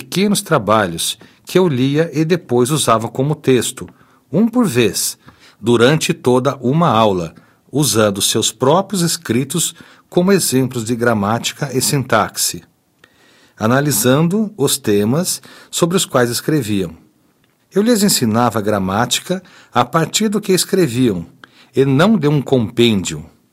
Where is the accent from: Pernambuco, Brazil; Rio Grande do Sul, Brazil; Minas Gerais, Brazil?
Pernambuco, Brazil; Jaboatão; also born or lived in Recife; O primeiro, quando era ainda estudante, na minha infância, parte em Recife e depois em Jaboatão. Minha família deixou Recife para sobreviver à crise econômica da Depressão de 30.